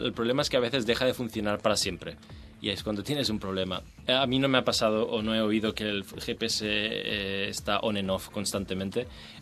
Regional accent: Spain; siendo español

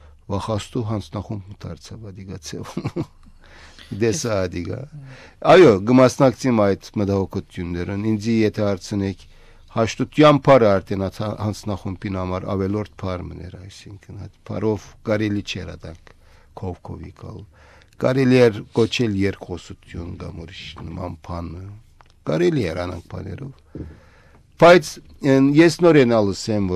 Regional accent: Turkey; ես Թուրքիացի եմ, Թուրքիո հայ եմ, բայց նույնադեն Հայաստանցի եմ, քանի որ իմ արմատներս ունի, իմ ցեղով հայրենիքս է

